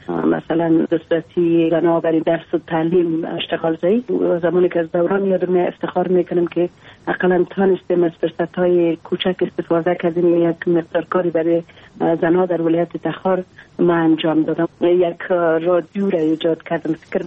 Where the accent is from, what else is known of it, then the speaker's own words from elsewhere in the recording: Afghanistan; نیاز است که زن افغانستان در علمی شرایط کار بکنن با وجودی که محدودیت ها بسیار زیاد در ولایت ما وجود داره. با اونم زنها فعال هستن کار میکنن و من یکی از جمله زنهایی هستم که میخوایم بر جامعه خود کار بکنم